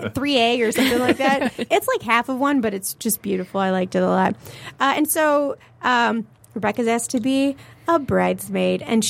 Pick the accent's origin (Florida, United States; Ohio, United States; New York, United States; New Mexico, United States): Ohio, United States; because like I grew up in Podunk, Ohio. We don't have improv.